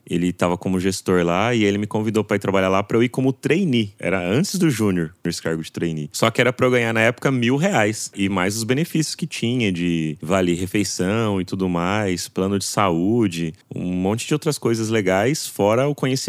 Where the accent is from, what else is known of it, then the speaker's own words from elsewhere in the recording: José Bonifácio, São Paulo, Brazil; eu sou de José Bonifácio.